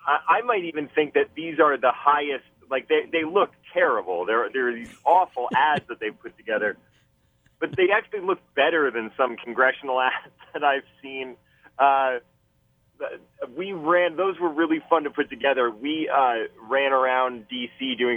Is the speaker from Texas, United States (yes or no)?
no; Maine, United States; the writers who know I'm from Maine made me make fun of Maine in that stump speech